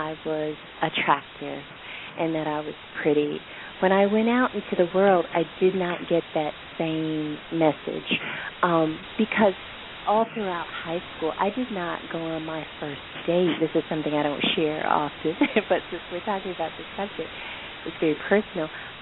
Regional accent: the South, United States; And I'm one of those, you know, dark-skinned girls. And I grew up in the South.

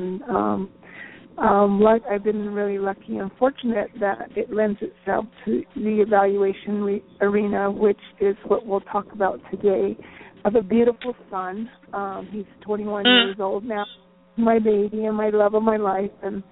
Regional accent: Laguna Pueblo, New Mexico, United States; I am a native from New Mexico, central New Mexico, located at the Laguna Pueblo, a tribal member. I'm also Hispanic descent, and from my father's side.

